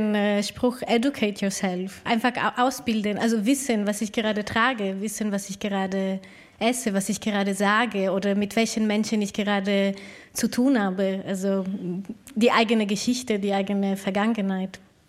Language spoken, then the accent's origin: German; Italy; Und persönlich als Italienerin bin ich oft ziemlich beleidigt auch hier.